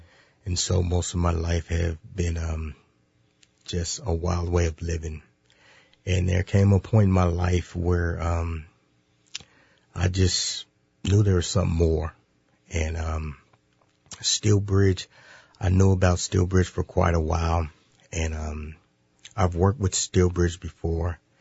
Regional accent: Albuquerque, New Mexico, United States; I'm from Albuquerque, New Mexico, actually.

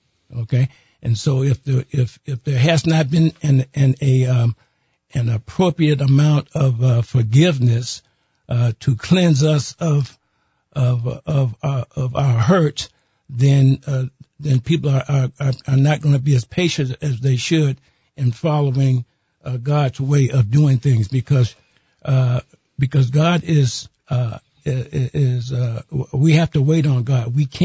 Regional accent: Chicago, Illinois, United States; as I contemplated what was going on in my hometown of Chicago, it really saddened me greatly.

